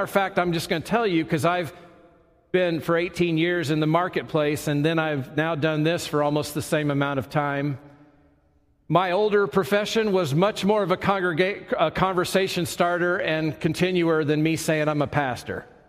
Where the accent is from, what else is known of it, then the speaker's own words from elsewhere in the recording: Oklahoma City, Oklahoma, United States; it was the church that was the church I grew up in Oklahoma City.